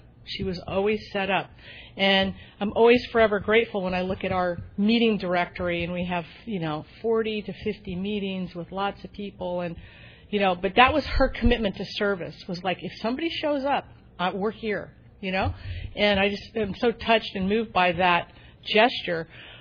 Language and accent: English; California, United States; I got to say, you guys, I'm from Orange County